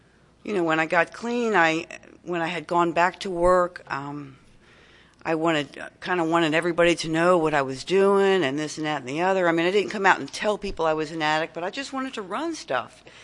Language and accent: English; Maryland, United States; At that time, I'm from Tri-County area, and it's a large area as far as surface area.